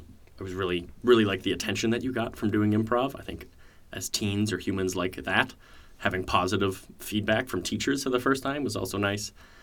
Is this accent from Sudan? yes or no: no; Canada; I guess classic story growing up in Canada, if you're a young lad